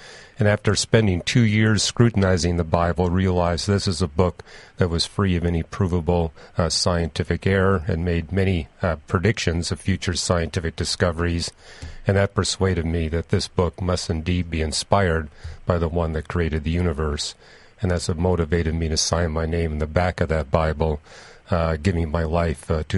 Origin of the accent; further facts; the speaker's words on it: Canada; moved away as an adult; now in United States; I'm a Canadian. I was born, raised, and educated in Canada. Got my PhD in astronomy at the University of Toronto, and then came to the U.S. to continue research at Caltech.